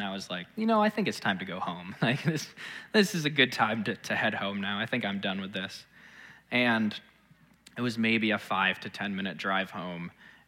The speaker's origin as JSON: {"language": "English", "town": "Canton", "country": "United States", "tie": "born or raised there", "said": "I grew up in Canton. If you don't know that, it's about 45 minutes or so north of here. It's a one red light town. I graduated with 57 other students."}